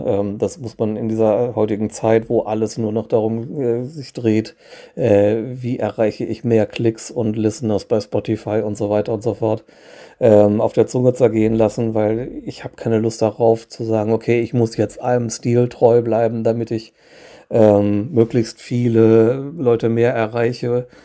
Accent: North Rhine-Westphalia, Germany; now in Ireland; Ach, kleine Korrektur. Ich komme eigentlich aus dem Ruhrgebiet, aber Irland stimmt.

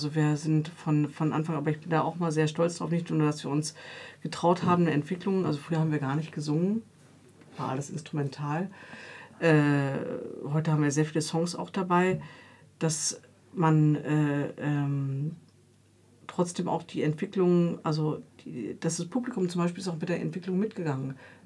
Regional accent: Germany; auch als Deutsche so ein bisschen auch unsere Identität in unseren musikalischen Wurzeln gesucht haben.

